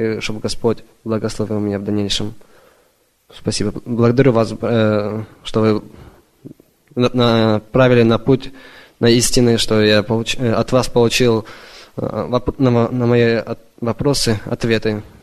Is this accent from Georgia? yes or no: no; Portland, United States; я из Портленда.